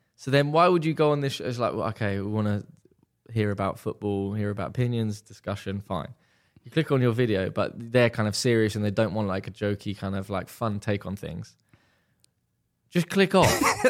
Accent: London, United Kingdom; I'm being from London

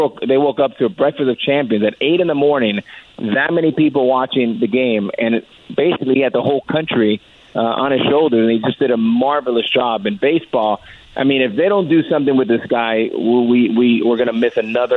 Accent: New York, United States; because I was born in New York, raised here.

